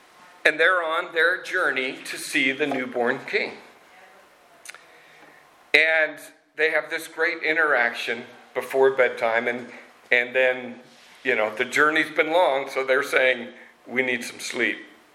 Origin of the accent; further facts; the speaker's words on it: Eugene, Oregon, United States; My mind went back to when I was a child, growing up in the Methodist Church in Eugene.